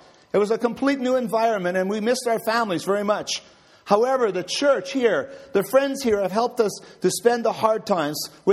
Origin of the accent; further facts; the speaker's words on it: Chongqing, China; English is a second language; We come from China, where we know very little about the Christian religion, but we were invited to a lot of churches here.